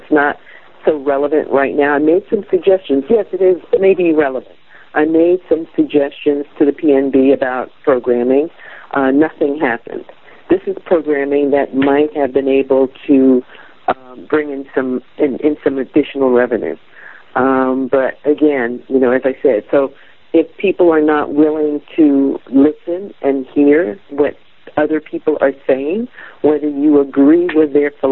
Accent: Manhattan, New York, United States; Oh, I'm from Manhattan, and I know how to do it.

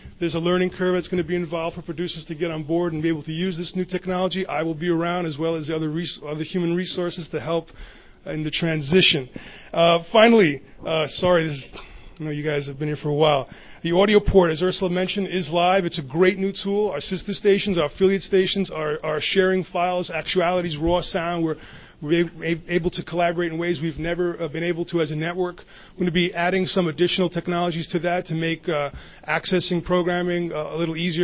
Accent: New York, United States; especially here in New York. I'm a New Yorker, if you can't tell.

